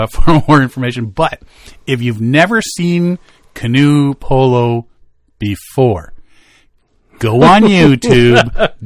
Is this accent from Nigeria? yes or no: no; Canada; Hello, United States. I'm from Canada